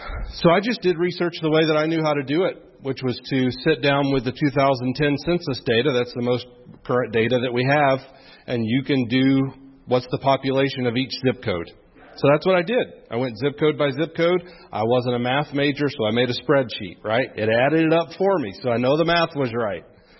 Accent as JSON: {"language": "English", "region": "Florida", "country": "United States", "moved": "yes", "said": "We're from Florida, and we pastored an SBC church there. And about 7 years ago, we moved here"}